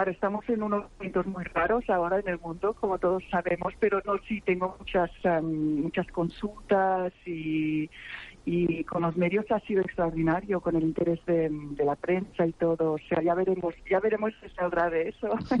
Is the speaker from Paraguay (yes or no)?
no; Barcelona, Catalonia, Spain; moved away; Yo soy de Barcelona originalmente. Sí. Yo vuelvo muchas veces y me encantaría hacer algo en España.